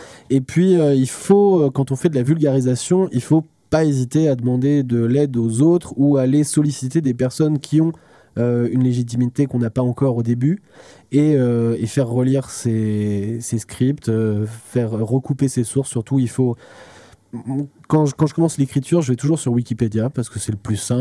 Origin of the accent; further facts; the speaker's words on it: Normandy, France; accent: Norman; J'ai mon accent normand avec les R très, très agressifs.